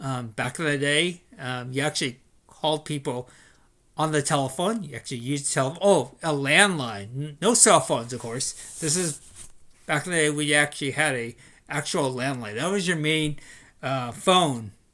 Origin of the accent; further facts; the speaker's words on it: Sacramento, California, United States; I grew up in Sacramento. I was actually born in Sacramento, and I spent the first 20 years, essentially, of my life living in Sacramento.